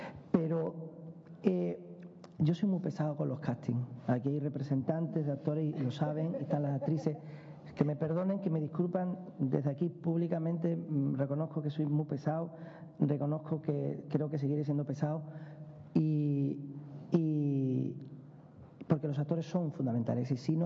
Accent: Lebrija, Andalusia, Spain; yo soy un poquito gitano, soy un poquito moro, soy un poquito judío, soy de Lebrija

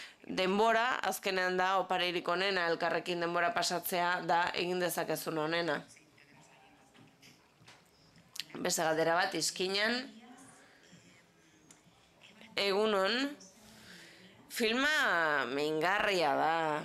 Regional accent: Belgium; Basque is a second language; Ni Belgikakoa naiz

